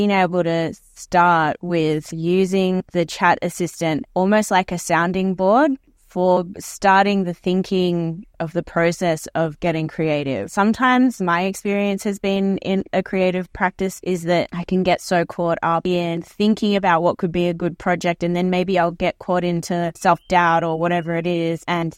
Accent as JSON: {"language": "Indonesian", "country": "Australia", "tie": "born or raised there", "said": "Saya dibesarkan sebagai orang Australia dan saya baru mulai memahami diri saya sebagai seseorang yang berasal dari budaya lain."}